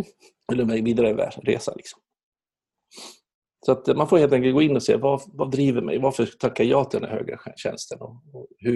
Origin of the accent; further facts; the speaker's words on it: Borlänge, Dalarna County, Sweden; inte från Leksand, utan jag kommer från Borlänge. Borlänge. Som är en bruksort, för er som inte vet det.